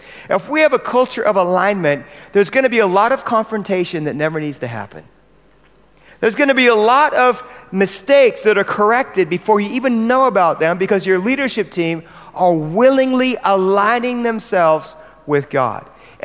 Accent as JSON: {"language": "English", "country": "United States", "accent": "American", "said": "I don't say this word well at all. It's my American accent, mirroring."}